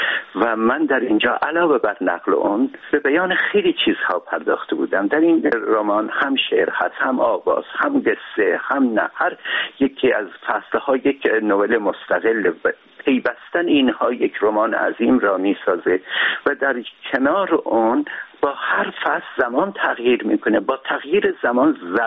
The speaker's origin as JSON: {"language": "Persian", "town": "Urmia", "region": "West Azerbaijan", "country": "Iran", "said": "من در شهر خودم، یعنی ارومیا را که به عنوان سمبل شهرهای ایران قرار دادم"}